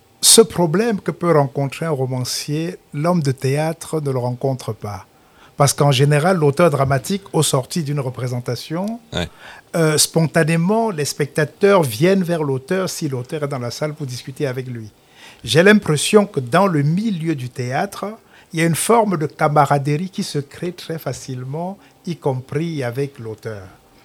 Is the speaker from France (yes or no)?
no; Cameroon; first language Romala; French is a second language; Je parle le romala, qui est ma langue maternelle, mais je ne sais pas l'écrire.